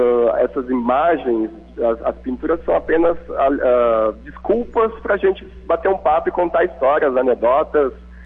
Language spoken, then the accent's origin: Portuguese; Brazil; o carnaval é a síntese mesmo da nossa linguagem visual, né, enquanto brasileiro